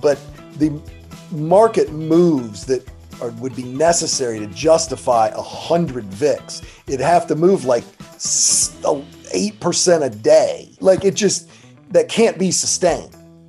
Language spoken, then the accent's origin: English; Kentucky, United States; I grew up in Kentucky, grew up a huge Kentucky sports fan. I'm not alone in that from the state.